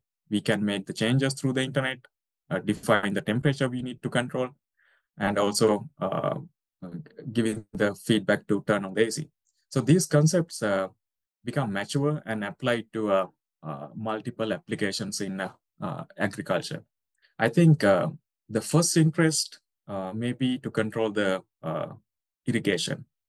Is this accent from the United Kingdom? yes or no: no; Sri Lanka; So I am from Sri Lanka, a beautiful island situated just down to the India.